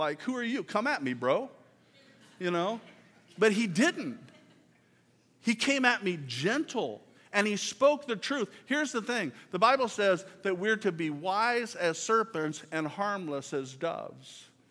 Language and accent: English; Kearney, Nebraska, United States; And Bud was my youth leader when I was growing up in Kearney.